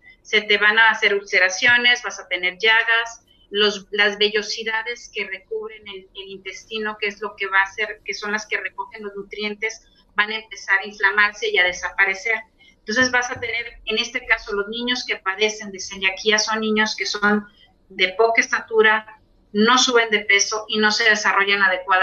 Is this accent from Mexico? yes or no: yes; Tampico, Tamaulipas, Mexico; Ahora, en el caso de mi ciudad natal, Tampico, con alto índice de cáncer